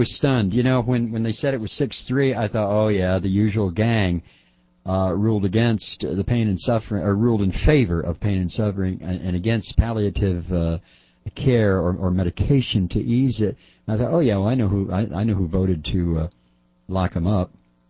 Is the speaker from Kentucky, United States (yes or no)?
no; Toledo, Ohio, United States; I'm afraid. I was born and raised in Toledo, Rick.